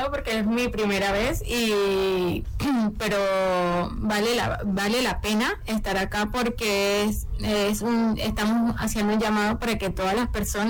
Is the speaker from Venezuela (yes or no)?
yes; Venezuela; moved away as an adult; now in Chile; Soy venezolana.